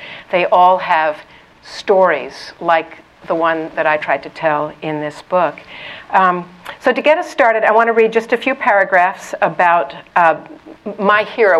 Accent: Lancaster, Pennsylvania, United States; This is the Fulton Theater in my hometown of Lancaster, Pennsylvania.

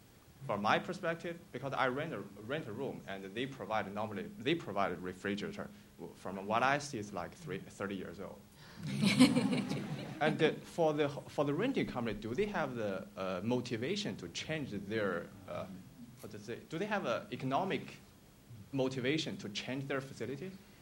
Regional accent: China; English is a second language; I'm from China

